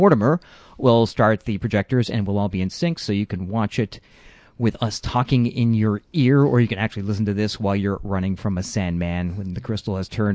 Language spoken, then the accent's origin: English; Montreal, Quebec, Canada; As Film Grok listeners will know, I grew up in Montreal